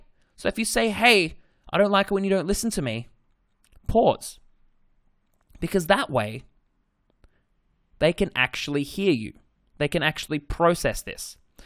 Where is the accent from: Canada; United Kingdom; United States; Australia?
Australia; accent: Australian; You know, in Australia, mate, when we're in year 10, I think it's like 16, that's my Australian fucking accent.